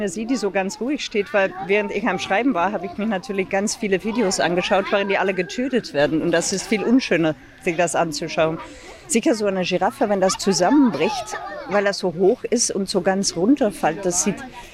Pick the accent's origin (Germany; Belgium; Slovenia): Belgium; womit wir als Belgier natürlich auch was haben